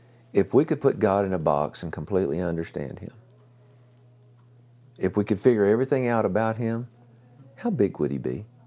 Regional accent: Louisiana, United States; Actually, we grew up together in Louisiana.

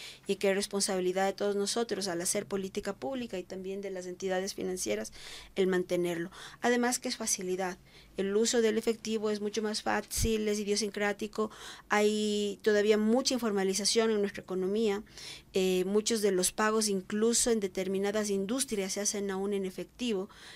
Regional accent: Ecuador; como ecuatoriano nos ha costado el recuperar la confianza en un sistema financiero

